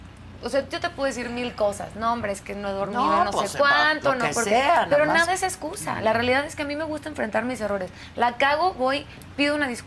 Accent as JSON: {"language": "Spanish", "town": "Guadalajara", "region": "Jalisco", "country": "Mexico", "lives_now": "Mexico City, Mexico", "said": "Es que yo soy tapatía. Entonces yo ya vivo aquí, yo soy chilanga de la vida"}